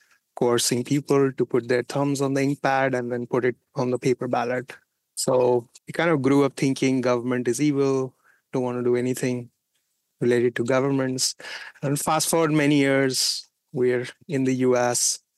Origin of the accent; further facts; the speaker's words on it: India; My brother and I, we grew up in India in the 80s, and at that time, the prime minister was assassinated.